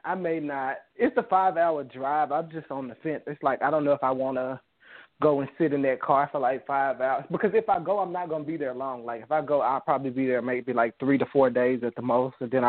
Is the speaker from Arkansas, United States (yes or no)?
yes; Arkansas, United States; now in Texas, United States; because I'm from Arkansas, I've actually been thinking about going back home.